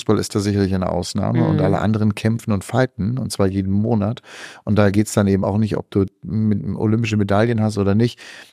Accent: Berlin, Germany; wir als Berliner, die hier leben

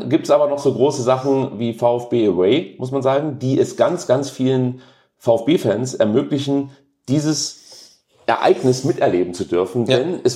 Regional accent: Baden-Württemberg, Germany; als Schwabe

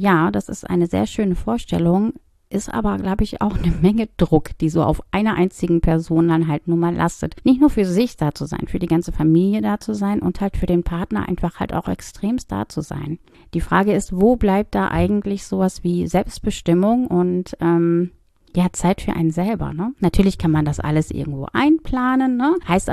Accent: North Rhine-Westphalia, Germany; Ich komme ja aus dem Ruhrgebiet

